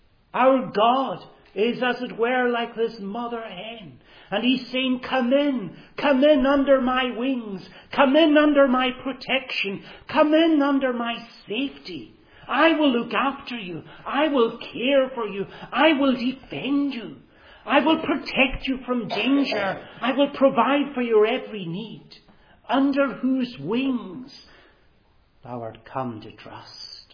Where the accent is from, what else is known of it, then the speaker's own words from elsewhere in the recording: Stornoway, Scotland, United Kingdom; When I was a little boy growing up in Stornoway in the island of Lewis, my parents kept hens.